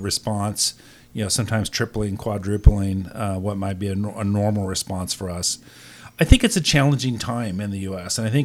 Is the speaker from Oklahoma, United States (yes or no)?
yes; Oklahoma, United States; You know, I grew up in Oklahoma, you know, and that's, you know, our current EPA leader is from that state.